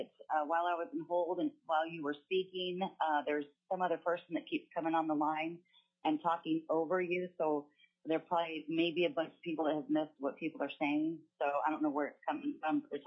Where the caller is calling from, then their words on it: Fairbanks, Alaska, United States; I'm calling from Fairbanks, Alaska, and I support SB 156